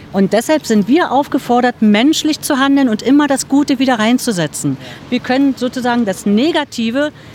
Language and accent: German; Germany; Wo ich aufgewachsen bin, in der BRD, unser System.